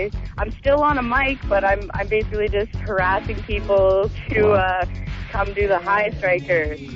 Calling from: Moncton, New Brunswick, Canada; I'm in Moncton right now.

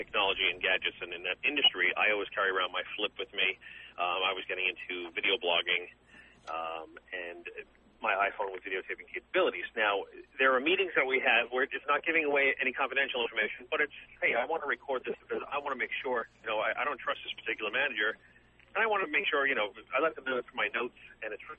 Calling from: New York, United States; I'm coming from Long Island.

